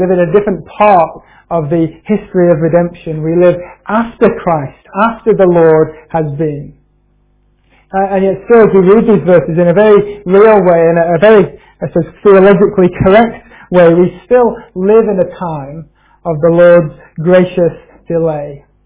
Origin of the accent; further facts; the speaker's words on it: United Kingdom; We don't really like to talk about that because we're awfully British.